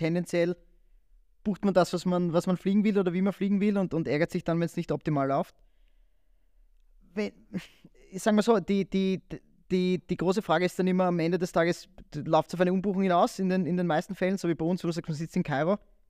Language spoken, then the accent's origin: German; Austria; also ich bin Österreicher